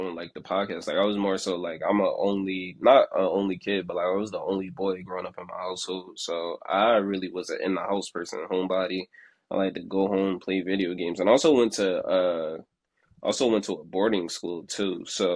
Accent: Philadelphia, Pennsylvania, United States; when I grew up in North Philly, so like, I had friends in North Philly, But when I moved to West Philly

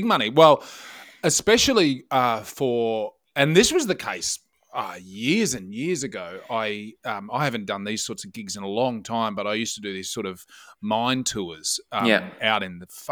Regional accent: Bundaberg, Queensland, Australia; It's also from that news is from my hometown of Bundaberg, which is classic Bundaberg behaviour.

